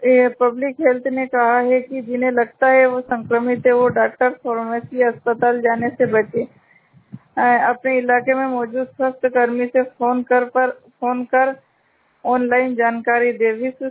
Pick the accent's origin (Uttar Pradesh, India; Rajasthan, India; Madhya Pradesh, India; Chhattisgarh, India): Madhya Pradesh, India; Biaora; मैं ब्यावरा जिला राजगढ़ से हूँ।